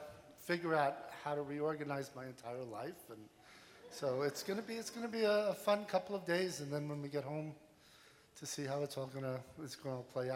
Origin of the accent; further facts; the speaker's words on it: Connecticut, United States; I'm a business owner and industrial designer. I come from Connecticut.